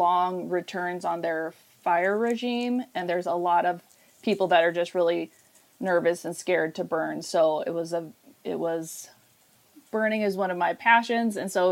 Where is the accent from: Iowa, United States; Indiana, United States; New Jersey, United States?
Iowa, United States; I grew up in Southeast Iowa, just south of Iowa City area a little bit.